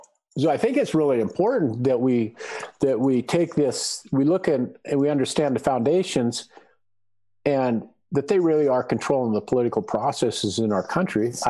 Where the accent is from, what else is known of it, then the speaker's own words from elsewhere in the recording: United States; But as American people, we don't think that happens in our country.